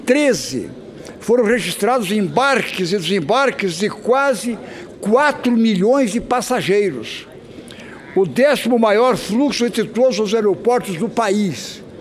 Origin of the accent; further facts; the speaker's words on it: Santa Catarina, Brazil; Lá em Santa Catarina, para nós que somos da ilha, para nós que somos catarinenses, é algo que a todo instante, no dia a dia, é o tema que está na pauta.